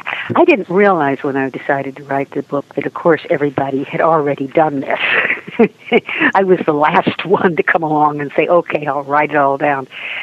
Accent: Texas, United States; And I said, well, of course I can handle a snake. I grew up in Texas.

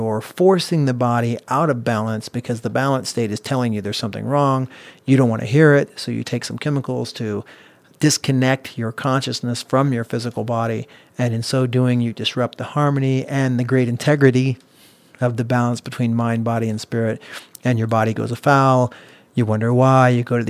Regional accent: Independence, Missouri, United States; I grew up in Independence, Missouri, so that's a deep part of my core, you know.

